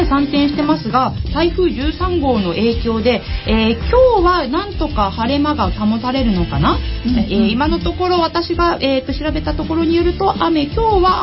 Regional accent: Kawasaki, Kanagawa, Japan; 私、川崎生まれ川崎育ちの私でございます。今日ね、あの午前中にね、私自分の出身校でもあります川崎市立日吉小学校に

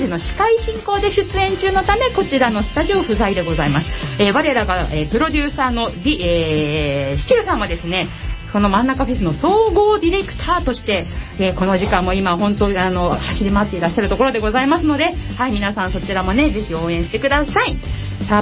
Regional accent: Kawasaki, Kanagawa, Japan; 川崎生まれ川崎育ち、自称夢見ヶ崎動物公園専属

